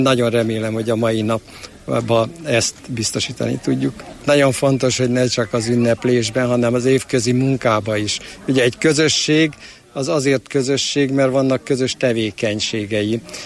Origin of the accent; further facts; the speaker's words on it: Sárospatak, Borsod-Abaúj-Zemplén, Hungary; mi úgy nőttünk föl, mint egy asszimilálódott közösség, tehát Sárospatakhoz nagyon szorosan hozzátartozóan, és az eredetünket nem nagyon ismertük.